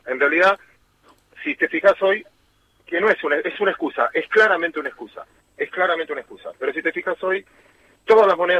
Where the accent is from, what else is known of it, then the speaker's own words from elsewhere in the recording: Argentina; Nosotros somos ciudadanos de Argentina, que somos promedio, no somos ni mejores ni peores que el resto